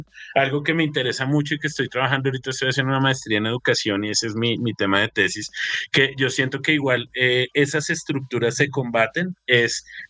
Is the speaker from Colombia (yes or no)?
yes; Colombia; Una cosa que yo reconozco directamente en mi país, como que no podría aventurarme en otro lado, pero que reconozco, por ejemplo, en Colombia